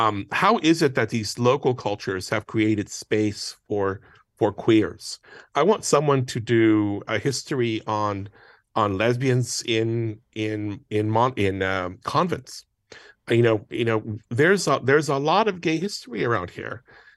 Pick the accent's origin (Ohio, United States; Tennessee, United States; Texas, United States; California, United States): Texas, United States; I came here from Texas. I'm Mexican American. I came here in the year 2000.